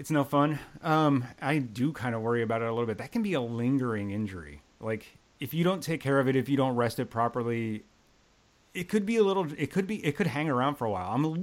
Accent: Philadelphia, Pennsylvania, United States; now in New York, United States; I'm from the Philly area, so I'm fine.

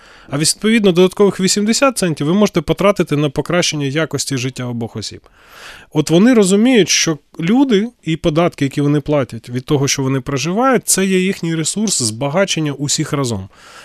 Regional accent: Kovel, Volyn Oblast, Ukraine; у мене в місті Ковеля, звідки я родом

